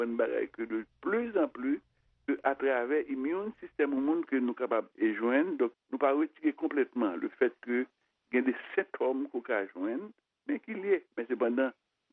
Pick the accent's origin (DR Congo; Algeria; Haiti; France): Haiti